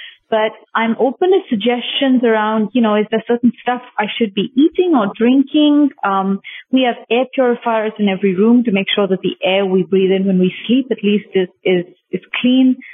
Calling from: India; I'm calling you from India.

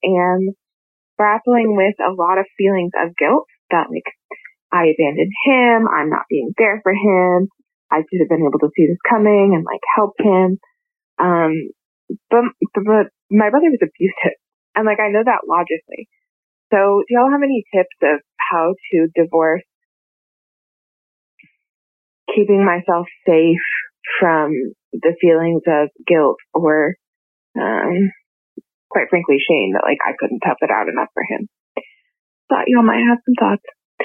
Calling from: Texas, United States; I'm calling from Texas.

